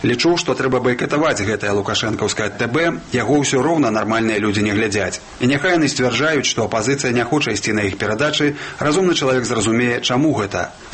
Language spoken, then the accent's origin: Belarusian; Minsk, Belarus; Я з Менску.